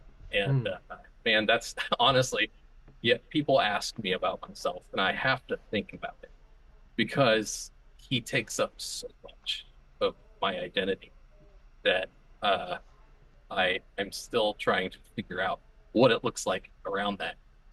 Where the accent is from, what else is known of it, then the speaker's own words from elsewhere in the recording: Illinois, United States; But well, I am 42 years old. Born and raised in Illinois, tiny town, about 5,000 people, and that is currently where I live as well.